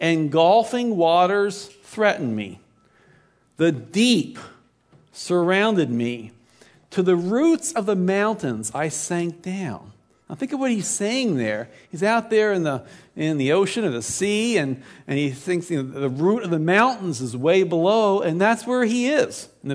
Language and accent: English; Baltimore, Maryland, United States; When I was growing up in Baltimore, I went to a Lutheran church